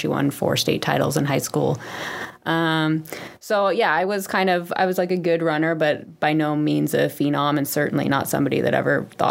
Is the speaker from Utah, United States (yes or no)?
no; Santa Rosa, California, United States; Yeah, I grew up in Santa Rosa.